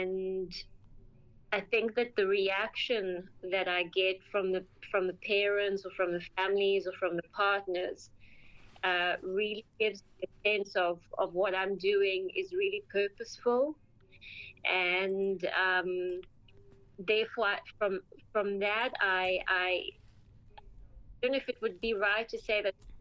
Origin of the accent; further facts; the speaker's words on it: Johannesburg, Gauteng, South Africa; moved away as an adult; I grew up in South Africa for 19 years of my life, and I also did all my degrees in South Africa